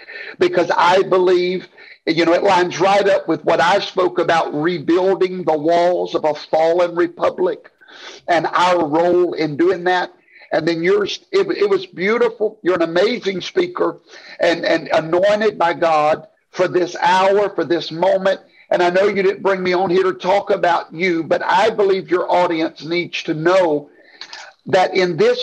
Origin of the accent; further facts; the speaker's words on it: Louisiana, United States; I'm from Louisiana. We love to cook gumbo.